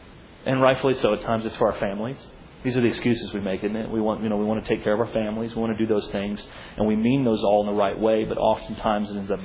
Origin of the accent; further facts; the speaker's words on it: Italy; moved away; I grew up in Italy